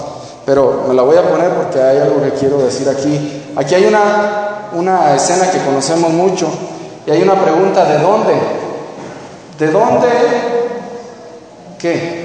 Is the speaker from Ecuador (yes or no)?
no; Mexico; Yo creo que para nosotros, y lo digo siendo mexicano, yo creo que para nosotros como mexicanos es muy importante